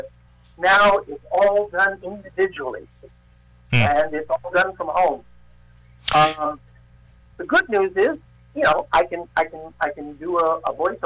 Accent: Tarrytown, New York, United States; born there; One, I was born in Tarrytown, New York.

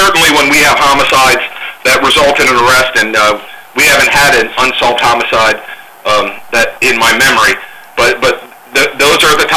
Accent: Toledo, Ohio, United States; now in Marion, United States; Like I said, I was born and raised in Toledo. I'm proud to be from Marion now.

